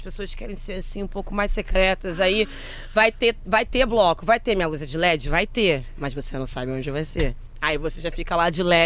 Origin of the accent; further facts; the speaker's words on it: Rio de Janeiro, Brazil; Aqui no Rio de Janeiro. Eu sou de Olaria, né? Rio de Janeiro.